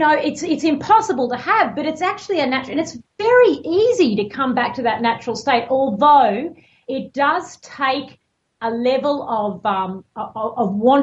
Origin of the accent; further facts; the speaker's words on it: Queensland, Australia; I grew up there in Queensland, in the top of Australia. And I just grew up running around with no clothes on up the beach and up the trees and everything all day.